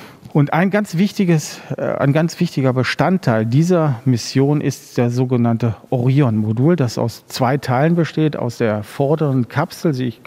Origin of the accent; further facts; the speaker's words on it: Germany; wo wir gerade wir als Deutsche extrem stolz drauf sein dürfen